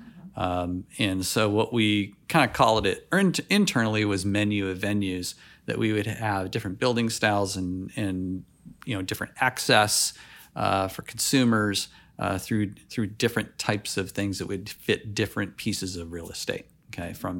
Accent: Michigan, United States; from Michigan, so that's why.

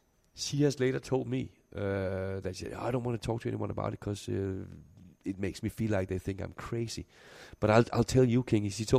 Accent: Denmark; accent: Danish; English is a second language; I'm keeping my original Danish accent.

